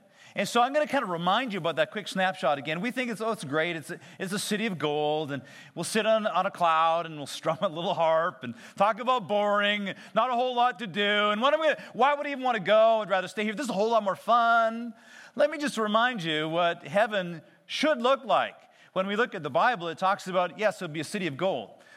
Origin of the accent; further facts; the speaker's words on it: Grande Prairie, Alberta, Canada; I was raised in Grand Prairie. I know what it's like. I get it. Snow, I know what it's all about.